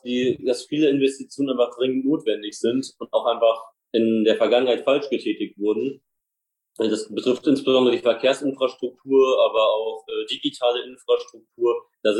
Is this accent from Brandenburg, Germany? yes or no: no; Hesse, Germany; ich bin 28 Jahre alt, war auch lange Zeit Kreisvorsitzender der Jusos, mein Kinzig-Kreis, meiner Heimat.